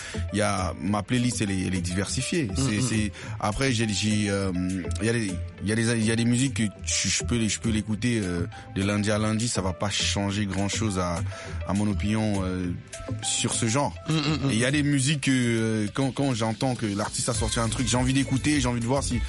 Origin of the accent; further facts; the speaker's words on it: Cameroon; now in France